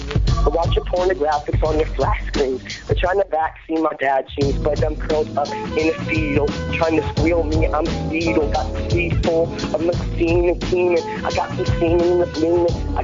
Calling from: Los Angeles, California, United States

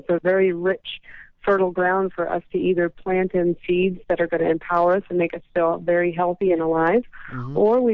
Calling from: Houston, Texas, United States; Houston, Texas.

